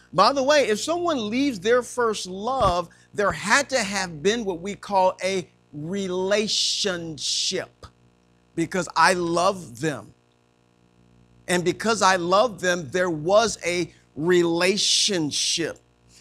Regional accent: Joliet, Illinois, United States; I'm not a thug just because I'm from Joliet, Illinois. There is something good that can come from Joliet, not just the prisoners.

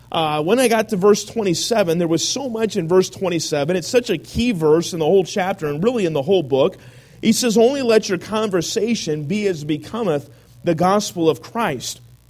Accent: Sacramento, California, United States; I said, Congressman Knight, I'm from Sacramento.

